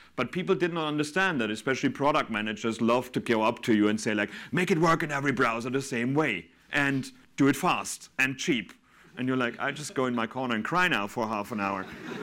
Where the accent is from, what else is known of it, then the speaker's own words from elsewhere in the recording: Germany; English is a second language; now in London, United Kingdom; I'm from Germany, but I live in England. So I've been in London for 15 years.